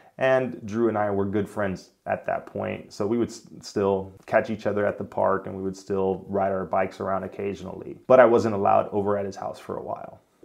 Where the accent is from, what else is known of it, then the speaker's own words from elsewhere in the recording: Miami, Florida, United States; I'm Cuban. I grew up in Miami. Most of the kids I went to school with were either Spanish or Black